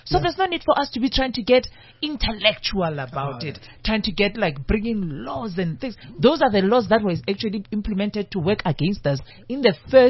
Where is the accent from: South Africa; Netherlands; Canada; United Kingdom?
South Africa; Limpopo; I'm from Limpopo